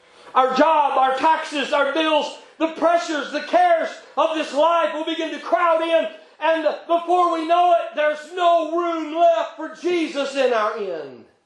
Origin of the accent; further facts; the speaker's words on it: Washington, United States; born there; now in Texas, United States; I said, no, I was born in Washington, but I got here as fast as I could.